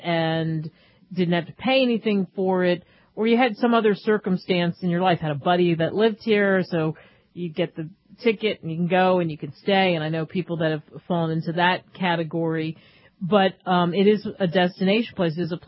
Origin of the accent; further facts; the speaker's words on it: New Jersey, United States; I said, "I'm from that area."